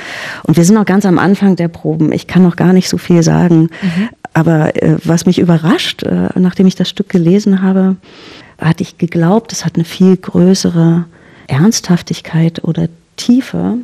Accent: East Germany, Germany; Ich komme ja auch aus dem Osten

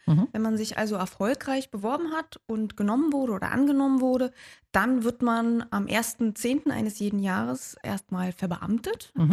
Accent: Potsdam, Brandenburg, Germany; jetzt doch seit einiger Zeit schon wieder in Potsdam, meiner Heimatstadt.

